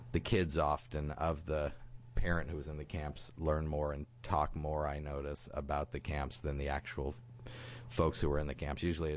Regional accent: Coos Bay, Oregon, United States; I'm obviously not. I'm from Coos Bay.

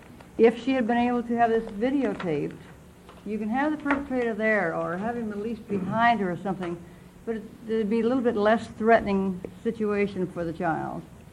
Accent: Klamath Falls, Oregon, United States; from Klamath Falls.

